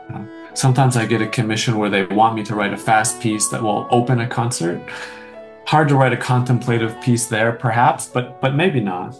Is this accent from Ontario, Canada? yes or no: yes; London, Ontario, Canada; I grew up in London.